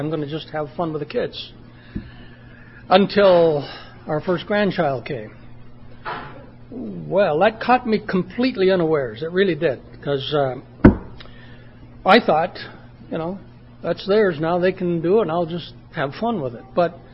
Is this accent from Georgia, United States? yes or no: no; Oregon, United States; I came from Oregon in the west. She came from the city. I came from the country. She came from where it's cold. I came from where it's warm.